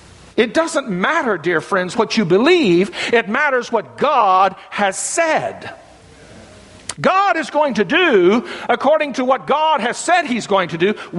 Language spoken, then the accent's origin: English; Bible Belt, United States; I came from the Bible Belt. I came out to California. I didn't know what I was going to get myself into.